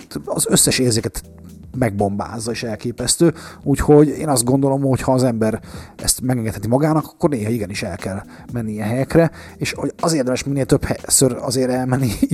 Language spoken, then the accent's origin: Hungarian; Hungary; és hát ugye mi is magyarok vagyunk, Feri is, meg én is